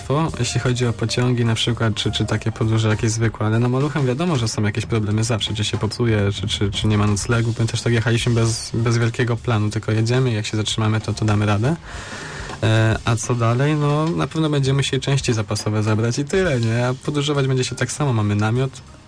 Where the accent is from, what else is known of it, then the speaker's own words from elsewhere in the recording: Wolsztyn, Greater Poland Voivodeship, Poland; Tak, jesteśmy z Wolsztyna, tak.